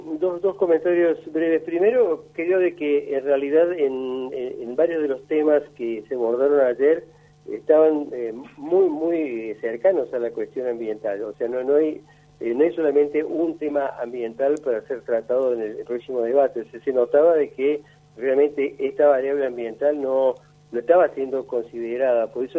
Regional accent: Córdoba, Argentina; para quienes somos de Córdoba, es hasta un poco enojoso ver cómo se vende una imagen que en realidad no existe.

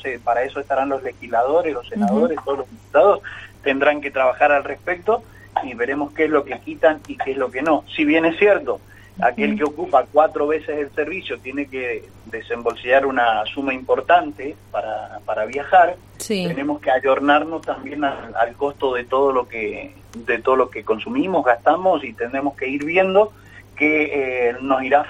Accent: Argentina; somos todos argentinos y estamos viviendo lo que venimos viviendo hace tantos años

